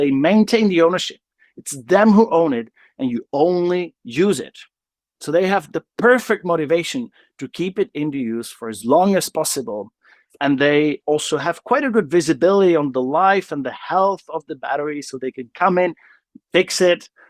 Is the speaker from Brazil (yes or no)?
no; Prague, Czechia; I was an advisor to the mayor of Prague for 4 years, making my hometown more circular.